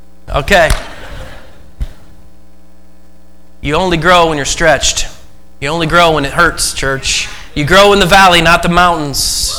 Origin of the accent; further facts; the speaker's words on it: Oregon, United States; now in Iowa, United States; I'm thankful God called me here because I was born and raised in Oregon.